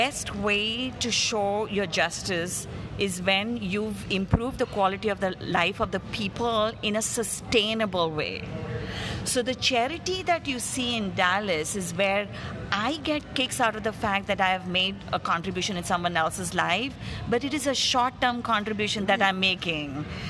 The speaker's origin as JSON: {"language": "English", "country": "India", "said": "And I am an Indian Muslim, very privileged person"}